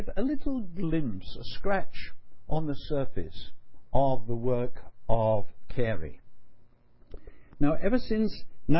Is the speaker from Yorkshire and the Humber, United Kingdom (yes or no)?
yes; Yorkshire and the Humber, United Kingdom; born there; I was born in Yorkshire, almost next door to Fawcett